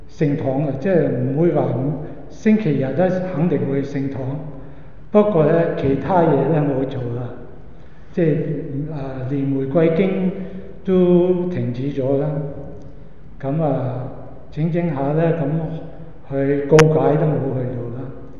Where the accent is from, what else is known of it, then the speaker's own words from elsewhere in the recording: Hong Kong; 我是在香港出生，香港大的，整家人呢都是天主教。